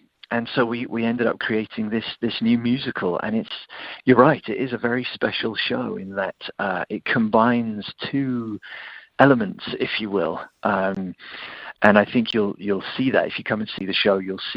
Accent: England, United Kingdom; now in Woodland Park, United States; Well, I was an English actor. As you can probably tell, I'm not from Woodland Park originally. And I trained in England as an actor, worked for approximately 15 years as a professional actor and singer in England and around the world.

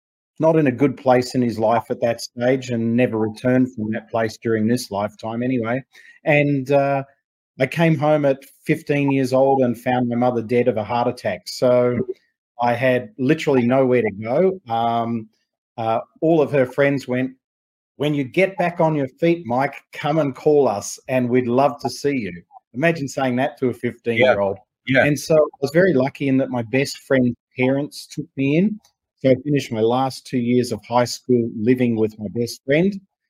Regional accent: Melbourne, Victoria, Australia; born there; moved away; I was born in Melbourne, Australia. I haven't lived in Australia for most of my life.

